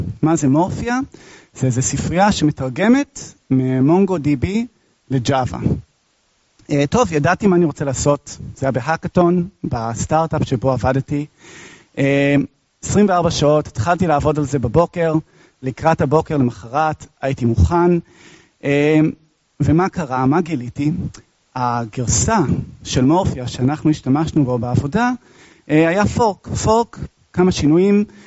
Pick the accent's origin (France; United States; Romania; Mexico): United States; Hebrew is a second language; also born or lived in Israel; אני אמריקאי-ישראלי, אני עושה טעויות בעברית, סלחו לי